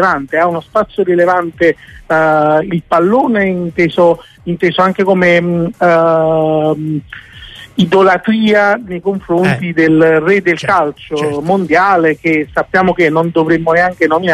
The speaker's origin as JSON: {"language": "Italian", "town": "Naples", "region": "Campania", "country": "Italy", "tie": "born or raised there", "said": "io sono nato a Napoli, ho vissuto a Napoli, ho studiato qui, ho scelto di restare a Napoli"}